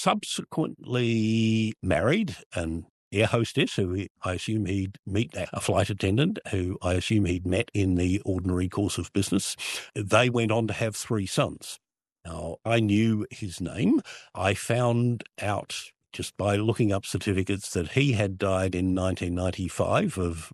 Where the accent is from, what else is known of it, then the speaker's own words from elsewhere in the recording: Australia; So I rang up and I said, hello … from Australia.